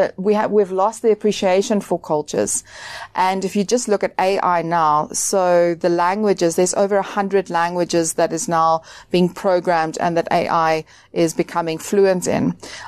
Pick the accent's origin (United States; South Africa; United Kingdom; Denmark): South Africa; now I personally, as a South African, I find sometimes I don't know enough about our cultures